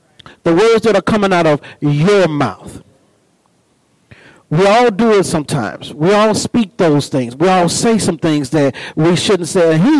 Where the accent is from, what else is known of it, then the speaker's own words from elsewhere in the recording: East St. Louis, Illinois, United States; Yeah, I came from East St. Louis, 825 North 70th Street, right down the road here.